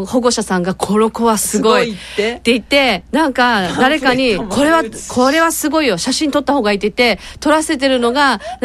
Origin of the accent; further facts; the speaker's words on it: Kumejima, Okinawa, Japan; あの私久米島出身じゃないですか